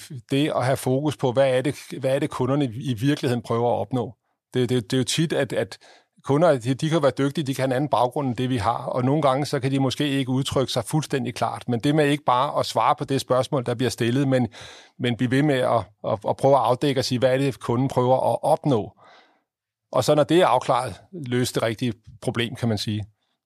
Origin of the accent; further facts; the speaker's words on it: Copenhagen, Capital Region of Denmark, Denmark; now in Aarhus, Denmark; Man kan stadigvæk i dag høre, at jeg kommer fra København.